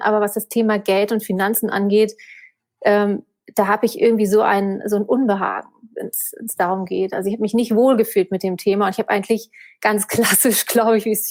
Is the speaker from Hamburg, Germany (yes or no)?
yes; Hamburg, Germany; Also ich komme aus Hamburg, bin gerade 44 Jahre alt geworden